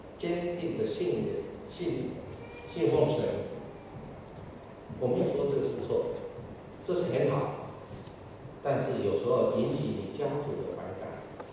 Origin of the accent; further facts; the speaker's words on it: Taiwan; 因为我从小在台湾长大的时候，我们从小就跟伯父行三鞠躬礼啊